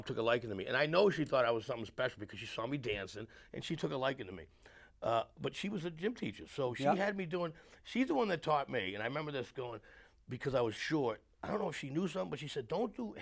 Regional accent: Boston, Massachusetts, United States; I am from Boston, this is what I do, how did I get here, blah, blah, blah.

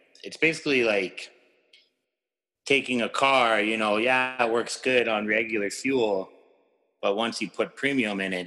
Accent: Edmonton, Alberta, Canada; I'm from Edmonton, Alberta, Canada. I started weight training at 18 years old. And I still live in Edmonton now.

